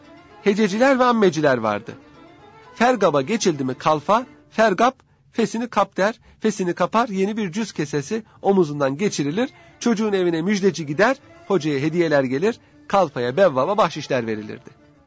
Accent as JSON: {"language": "Turkish", "town": "Serres", "region": "Central Macedonia", "country": "Greece", "tie": "born or raised there", "said": "Çocukken çocukluğum Serez'de geçti. Ahmet Paşa Mektebi Serez'dedir."}